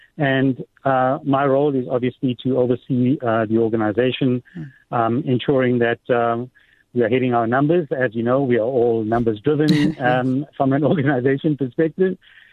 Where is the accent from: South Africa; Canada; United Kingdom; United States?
South Africa; Thornville, KwaZulu-Natal; Started off in a very little town called Thornville down in KZN in the Midlands. My dad was actually a farm manager, so grew up on a farm.